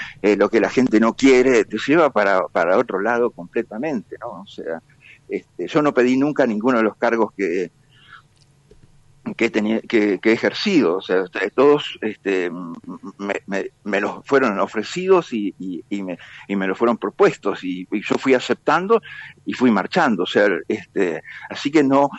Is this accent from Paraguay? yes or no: no; Uruguay; en el tema de Uruguay opiné como uruguayo